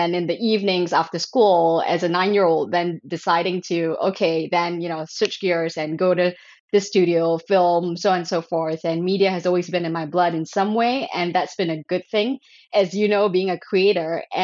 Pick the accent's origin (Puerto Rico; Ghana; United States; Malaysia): Malaysia; So I grew up in Malaysia. So, it's a Muslim majority country. I'm a ethnically, my great grandfather's from China, and so I'm ethnically Malaysian Chinese and grew up in that environment